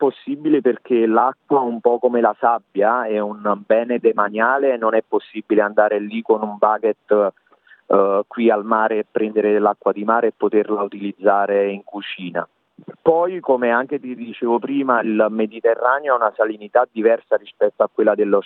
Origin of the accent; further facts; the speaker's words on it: Torre del Greco, Campania, Italy; also born or lived in Naples; Sì, io sono nato a Napoli, Napoli città, anche se ho vissuto per molto tempo a Torre del Greco, quindi sono nato e cresciuto lì a Torre del Greco.